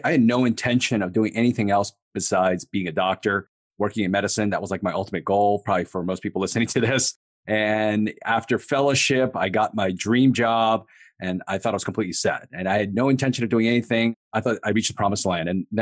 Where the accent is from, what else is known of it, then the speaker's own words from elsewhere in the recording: Maryland, United States; Yeah, I grew up in the East Coast in Maryland. I did all of my schooling there.